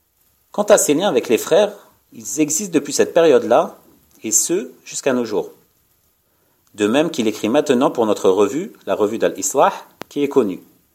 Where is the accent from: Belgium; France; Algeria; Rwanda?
Algeria; consistant à dire qu'il n'est pas connu chez nous en Algérie.